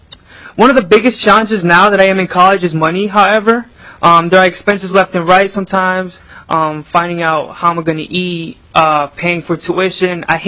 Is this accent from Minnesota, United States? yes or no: yes; Brooklyn Park, Minnesota, United States; It's close to home. I am from Brooklyn Park. I've lived there my whole life.